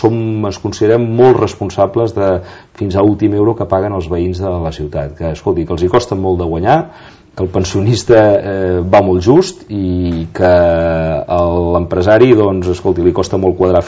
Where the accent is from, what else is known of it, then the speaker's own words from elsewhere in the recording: Sant Cugat del Vallès, Catalonia, Spain; Jo vaig ser diputat a Madrid durant molts anys i de Madrid me'n vaig al meu poble